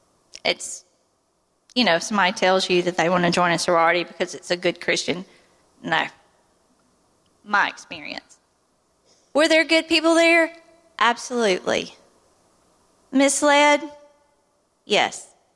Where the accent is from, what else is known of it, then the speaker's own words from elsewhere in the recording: Louisiana, United States; When I was growing up in South Central Louisiana, it was not cool to have the Holy Ghost.